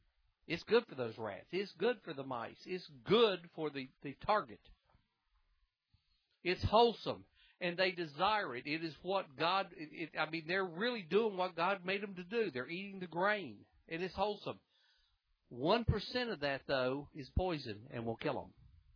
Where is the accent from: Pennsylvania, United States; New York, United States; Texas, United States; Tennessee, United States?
Tennessee, United States; also born or lived in North Carolina; Now, I'm from Tennessee, North Carolina, where I've always lived in the South, and those are delicacies.